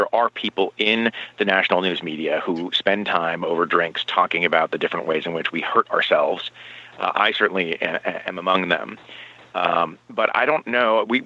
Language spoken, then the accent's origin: English; Vermont, United States; also born or lived in Paris, France; I grew up half in Vermont and half in Paris, France